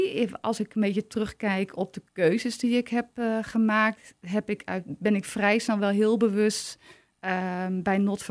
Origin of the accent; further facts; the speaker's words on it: Vreeswijk, Utrecht, Netherlands; Oorspronkelijk kom ik uit de regio Utrecht, uit Vreeswijk, wat eigenlijk kort daarna Nieuwegein werd. Een van de grote groeigemeenten in de jaren 70.